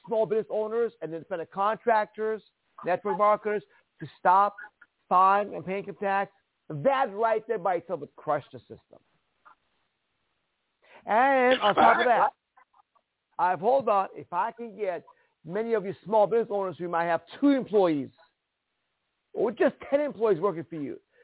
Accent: Iran; I'm from Iran, of Jewish family, the minority. He had no freedoms. None of us had freedom there.

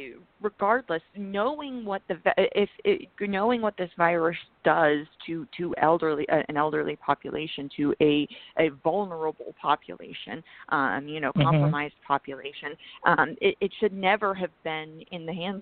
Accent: Pennsylvania, United States; from my home state of Pennsylvania

